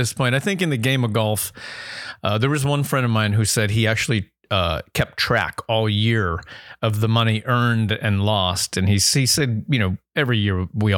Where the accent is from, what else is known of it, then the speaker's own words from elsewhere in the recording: Erie, Pennsylvania, United States; Or from Butler, Pennsylvania, and I'm from Erie originally.